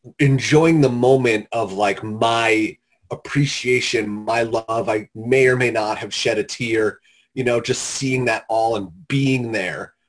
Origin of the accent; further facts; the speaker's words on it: New York, United States; I grew up in New York, about 20 minutes outside Manhattan.